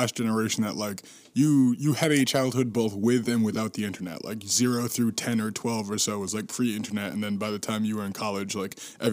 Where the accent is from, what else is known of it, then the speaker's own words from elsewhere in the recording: Boston, Massachusetts, United States; I have my own preconceived notions of what childhood in Staten Island is like, being from the East Coast and being from Boston.